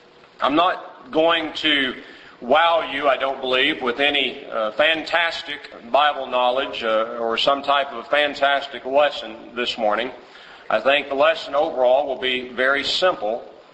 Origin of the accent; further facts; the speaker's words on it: Houston, Texas, United States; So we go way back to the Bel Air Church of Christ days there in Houston. I'm from Houston, and she knows my wife's family quite well